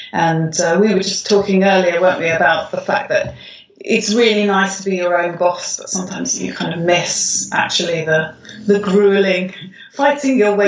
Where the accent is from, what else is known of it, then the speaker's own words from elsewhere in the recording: London, United Kingdom; I was born and raised in London, but by some coincidence started teaching abroad, and that meant I had to learn a different language while training.